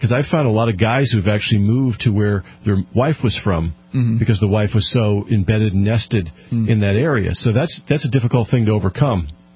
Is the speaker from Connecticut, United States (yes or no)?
yes; Connecticut, United States; now in New Hampshire, United States; Well, we were coming back to New England, and I'm from Connecticut, and we had lived in Connecticut for a while.